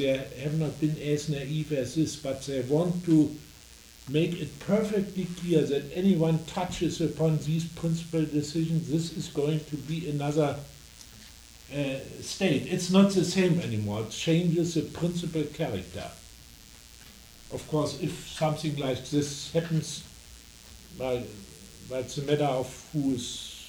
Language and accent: English; Berlin, Germany; my home city, Berlin. But I come from Spandau, which is 5 years older than Berlin.